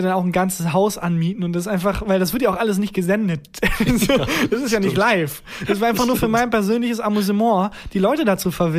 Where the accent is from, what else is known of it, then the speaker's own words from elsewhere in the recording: Bielefeld, North Rhine-Westphalia, Germany; ich komme aus Bielefeld.